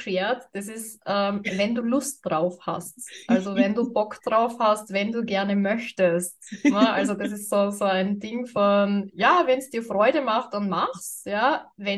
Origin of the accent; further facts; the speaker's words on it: Styria, Austria; bei uns in der Steiermark